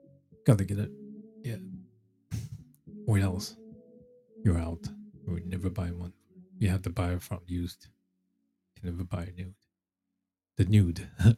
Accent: New Jersey, United States; That's where I grew up, New Jersey. Yeah, I grew up in New Jersey. I went to school, grew up in Bergen County.

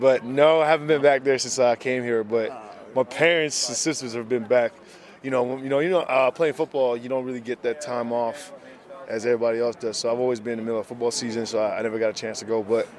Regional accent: Nigeria; now in Canada; growing up in Nigeria, we ran track.

